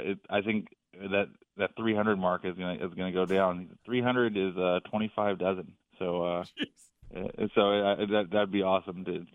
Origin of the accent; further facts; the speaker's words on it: California, United States; Because I was from California. I'm from California.